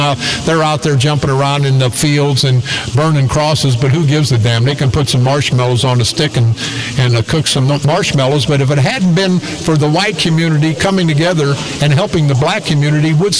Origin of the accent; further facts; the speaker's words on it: East St. Louis, Illinois, United States; I grew up in a housing project. I grew up in East St. Louis all my life